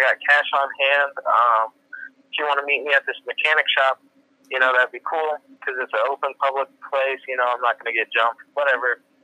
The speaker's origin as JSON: {"language": "English", "region": "Indiana", "country": "United States", "said": "Which, I mean, you know, I'm from Indiana, so it doesn't really matter here"}